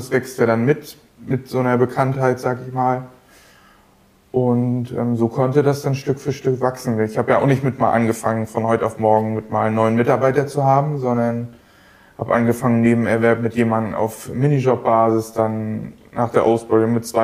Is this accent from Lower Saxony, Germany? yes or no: no; Bergen, Mecklenburg-Vorpommern, Germany; born there; Meine Familie lebt ja schon seit Jahrzehnten auf der Insel Rügen. Ich bin selbst auch in Bergen geboren.